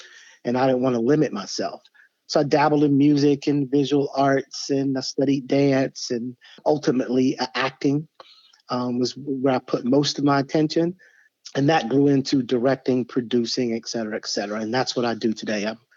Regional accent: Augusta, Georgia, United States; growing up in the South and kind of not quite rural, but kind of on the borderline of a rural type community where there's a little bit of shopping centers and stuff like that. But it wasn't like a really big arts town. It was a manufacturing town, you know, the Augusta, Georgia area.

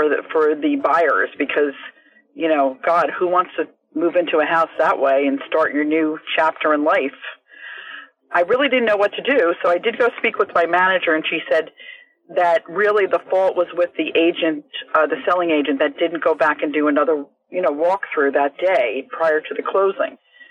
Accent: New Jersey, United States; from the Jersey Shore.

